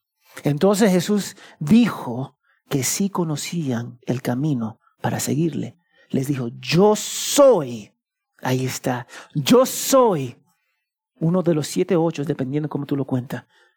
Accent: Cusco, Peru; born there; yo nací en Cusco con todo su orgullo.

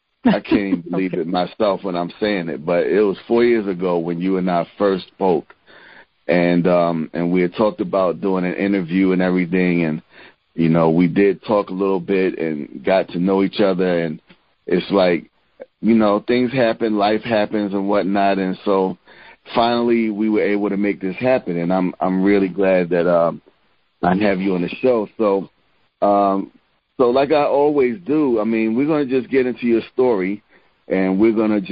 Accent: Baltimore, Maryland, United States; I'm from Baltimore, so that's only like an hour and change.

